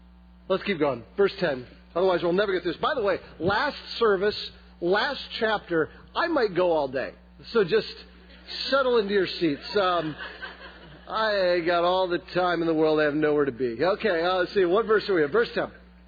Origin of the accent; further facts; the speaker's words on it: Lansing, Michigan, United States; My wife's from Chicago, and so she's used to big cities. I'm from Lansing, so I didn't want to be here.